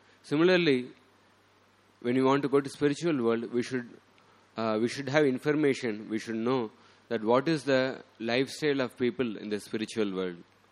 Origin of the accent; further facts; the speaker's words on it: South India, India; English is a second language; when I was at my hometown in the South India, some of my uncles